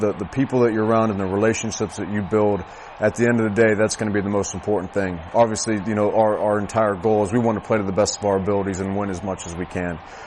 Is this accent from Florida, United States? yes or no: no; Pennsylvania, United States; So growing up in Western Pennsylvania, football is king. And you learn to love the game at an early age, and that becomes part of you. So it's special to be able to say that you're from that area.